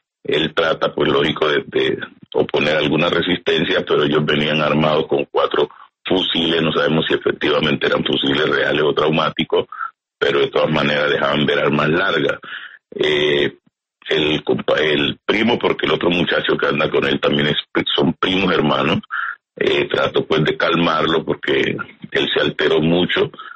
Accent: Chocó, Colombia; posteriormente pasé a Montería y hacía 6 meses más o menos estoy en la ciudad de Quibdó, porque nosotros somos del Chocó.

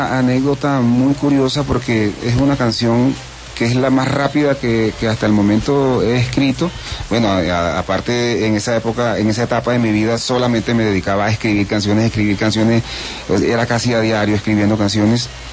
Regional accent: Maracaibo, Zulia, Venezuela; also born or lived in Colombia; Y me siento hoy día afortunado, ¿sabes? De esa región en la que crecí, en La Guajira

